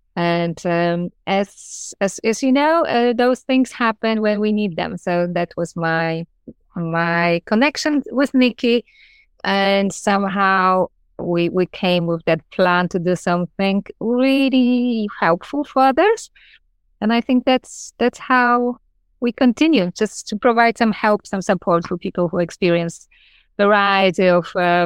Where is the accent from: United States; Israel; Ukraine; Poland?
Poland; accent: Polish; English is a second language; moved away as an adult; now in London, United Kingdom; I'm joining you from London in the United Kingdom, and my accent comes from Poland, where I was born, brought up, and I moved to live in London in 2000, I believe. So if you count your my years, it's nearly half of my life. I've been here nearly here for half of my life.